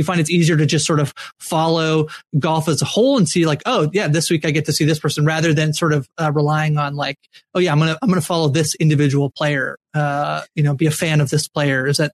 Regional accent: Canada; As a Canadian, you and I, two Canadians on this podcast

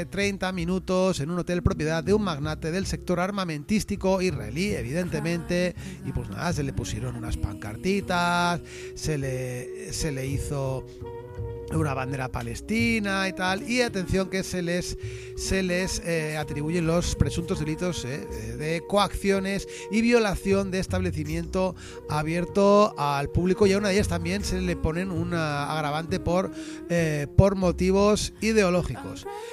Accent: Spain; Así somos los españoles.

